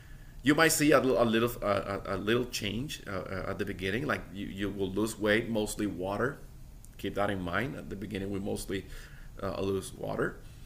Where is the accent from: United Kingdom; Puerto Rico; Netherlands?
Puerto Rico; now in Austin, United States; But when I moved from Puerto Rico, where I'm from, to Austin, Texas